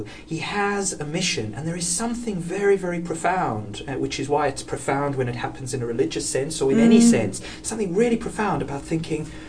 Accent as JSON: {"language": "English", "country": "South Africa", "tie": "born or raised there", "moved": "yes", "said": "I grew up in South Africa, and England was my Greenland."}